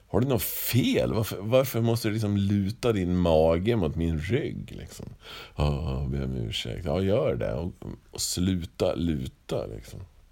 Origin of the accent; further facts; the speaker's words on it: Västmanland County, Sweden; Och jag är västmanlänning, så det kallas ju att vara rumpmas nästan.